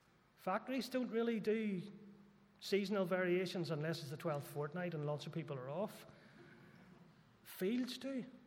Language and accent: English; Belfast, Northern Ireland, United Kingdom; I grew up in Belfast.